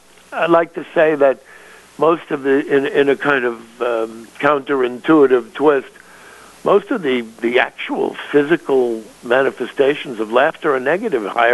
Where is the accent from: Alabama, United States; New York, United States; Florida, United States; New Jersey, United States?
New York, United States; Bronx; I was born and raised in the Bronx, and the school, I would say, was about 80% Jewish